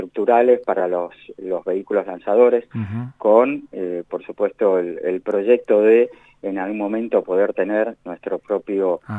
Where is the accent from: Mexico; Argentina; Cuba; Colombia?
Argentina; San Juan; Yo soy sanjuanino, sí, señor.